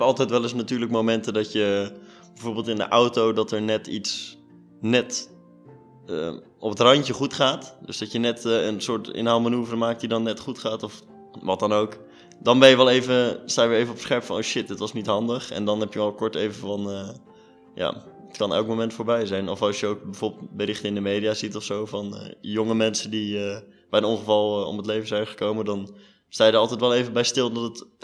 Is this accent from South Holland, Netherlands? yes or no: yes; Zwijndrecht, South Holland, Netherlands; Ik ben 20 jaar en ik kom uit Zwijndrecht.